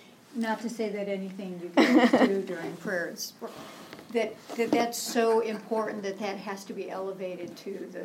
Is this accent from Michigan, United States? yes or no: no; Chicago, Illinois, United States; I'm from Chicago.